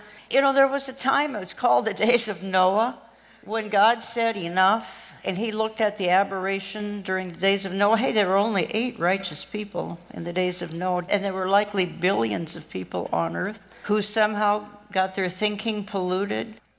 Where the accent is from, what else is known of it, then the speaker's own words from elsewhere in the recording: Minneapolis, Minnesota, United States; But again, my hometown in Minneapolis, 5 miles, not 5 blocks, 5 miles is burned to the ground and will never come back.